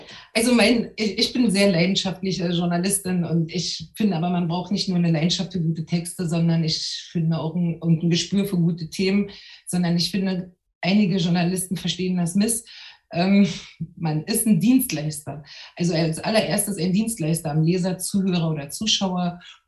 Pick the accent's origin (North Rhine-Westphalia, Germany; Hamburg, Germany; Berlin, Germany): Berlin, Germany; born there; Ich bin also in Ost-Berlin geboren. Meine Mutter war chinesisch-englisch-Dolmetscherin und mein Vater war ein wirklich strammer Kommunist aus Afrika